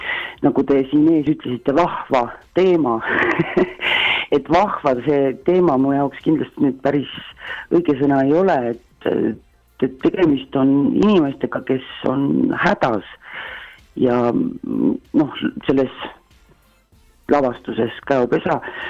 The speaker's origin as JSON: {"language": "Estonian", "town": "Rakvere", "region": "Lääne-Viru County", "country": "Estonia", "said": "me oleme mõlemad Rakverest pärit ja me juba kooli aeg koos käisime"}